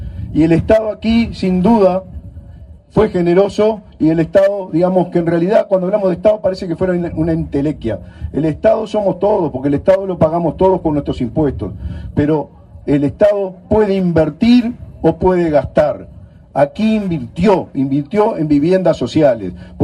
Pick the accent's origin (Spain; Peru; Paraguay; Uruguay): Uruguay; eso marca a lo que somos los uruguayos.